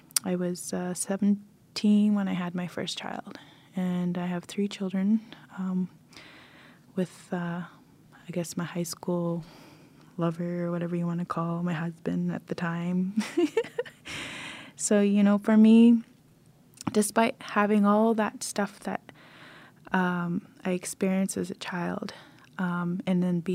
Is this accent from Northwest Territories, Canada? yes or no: yes; Yellowknife, Northwest Territories, Canada; born there; I was born in Yellowknife, 1985, to my 18-year-old mother. And my parents were quite young when they had me.